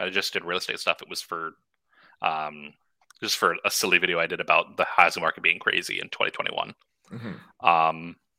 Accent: Orlando, Florida, United States; Florida. Orlando, Florida.

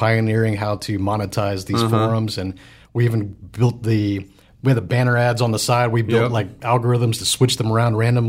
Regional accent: Houston, Texas, United States; That's my hometown.

